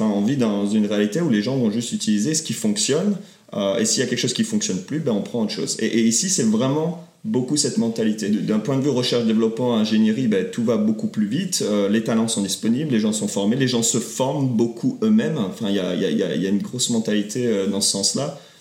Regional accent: France; also born or lived in Paris; now in United States; on vient de France. Alors, on est né en province, mais on a passé quelques années à Paris.

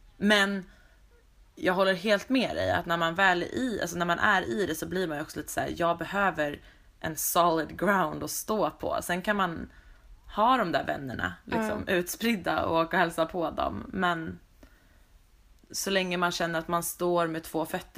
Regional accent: Stockholm, Stockholm County, Sweden; medans mina kompisar hemma i Stockholm bara liksom, helt plötsligt var de typ vuxna

